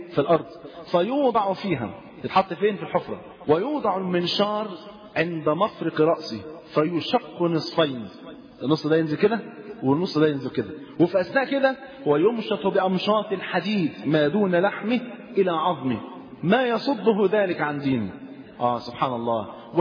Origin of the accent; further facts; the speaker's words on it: Egypt; زي اللي حصل عندنا في مصر